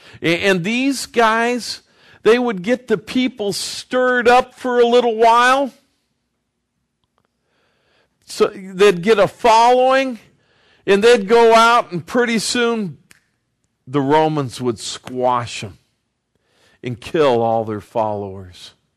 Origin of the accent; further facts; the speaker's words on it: Los Angeles, California, United States; Man, when I was growing up, I grew up in La La Land, L.A., Southern California.